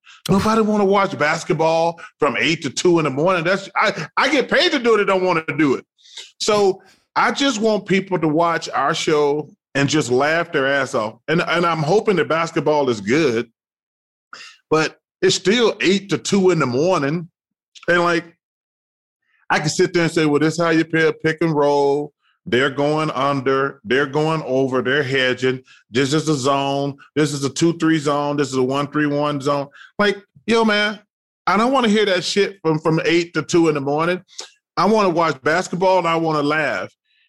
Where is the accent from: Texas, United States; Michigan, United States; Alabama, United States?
Alabama, United States; Growing up in Alabama, there's nothing but lakes and ponds.